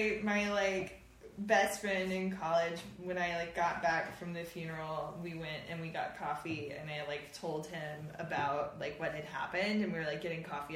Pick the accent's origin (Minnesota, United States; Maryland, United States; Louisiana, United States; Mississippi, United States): Mississippi, United States; So I grew up in Mississippi.